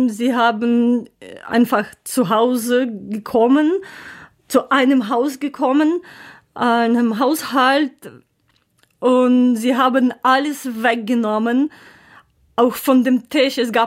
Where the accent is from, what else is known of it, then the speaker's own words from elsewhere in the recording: Ukraine; German is a second language; aber für uns, für mich als Ukrainerin, es ist natürlich